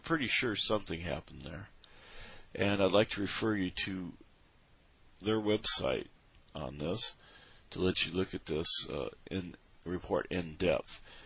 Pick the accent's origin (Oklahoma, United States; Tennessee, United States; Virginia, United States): Oklahoma, United States; accent: Oklahoma; And I hope you can understand that through my thick Oklahoma accent.